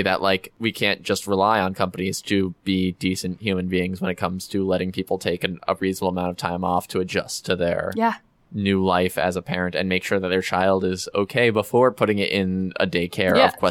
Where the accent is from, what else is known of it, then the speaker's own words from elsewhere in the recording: Albuquerque, New Mexico, United States; Because it's in Phoenix. We're from Albuquerque.